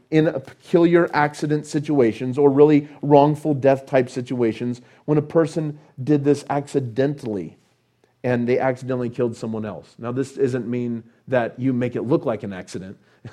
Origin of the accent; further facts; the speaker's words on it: California, United States; when I grew up in California, this happened every summer